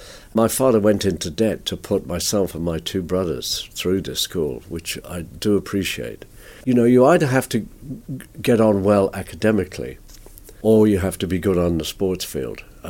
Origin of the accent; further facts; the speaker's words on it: Solihull, West Midlands, United Kingdom; also born or lived in Birmingham; I grew up in Solihull in Warwickshire, but I was born in Birmingham, thank goodness, because that has slightly more credibility than Solihull.